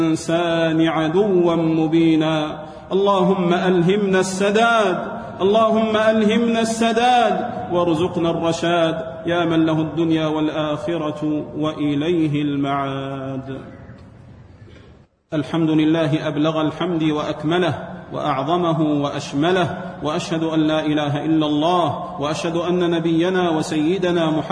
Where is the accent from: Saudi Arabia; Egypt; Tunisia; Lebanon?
Saudi Arabia